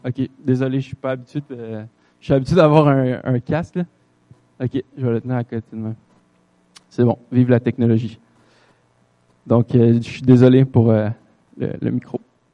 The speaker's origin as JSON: {"language": "French", "town": "Quebec City", "region": "Quebec", "country": "Canada", "lives_now": "Lévis, Canada", "said": "moi et Joanie, on vient de Québec. Donc, on habite à Lévis maintenant."}